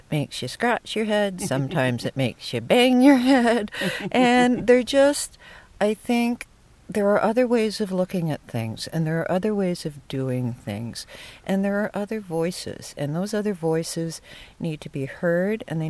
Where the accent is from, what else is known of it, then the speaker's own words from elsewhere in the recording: Guelph, Ontario, Canada; I grew up in Guelph, and when I came back 8 years ago and made my home in Ward 2